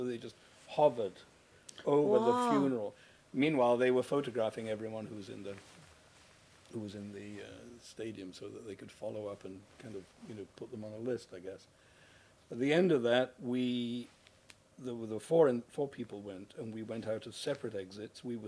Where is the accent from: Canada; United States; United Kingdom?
United Kingdom; England; accent: English; I drove it out over a border using my English accent on these awful border guards.